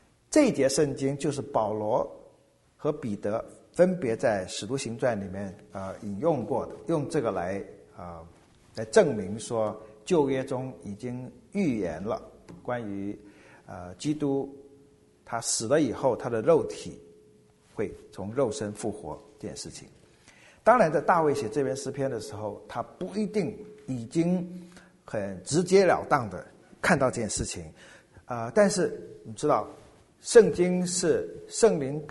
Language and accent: Chinese; China; 在我们中国人来说，肾干什么的？我们用心肠。